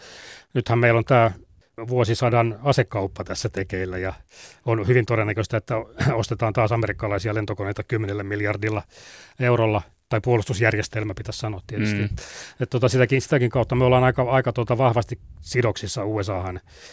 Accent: Ostrobothnia, Finland; meillä Pohjanmaalla.

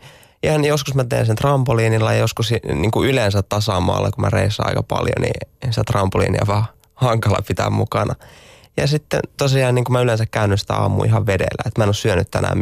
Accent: Multia, Central Finland, Finland; Multiahan on tunnettu tämä paikka, mistä mä oon kotoisin

